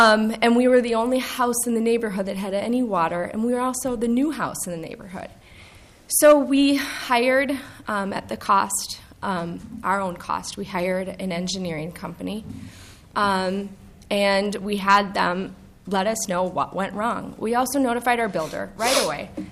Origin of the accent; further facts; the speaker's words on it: Minnesota, United States; also born or lived in New York City; I am born and raised in Minnesota, so is my husband. We were living in New York City for a little over a decade, had a son, and said, let's move back to Minnesota